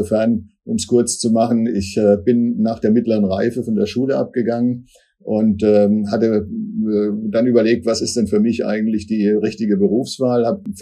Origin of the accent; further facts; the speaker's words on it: Karlsruhe, Baden-Württemberg, Germany; also born or lived in Austria; verbracht und sind dann nach dieser Zeit nach Karlsruhe weitergezogen. Ich wurde in Österreich geboren, bin da nicht sehr lange geblieben, eigentlich nur 1,5 Jahre.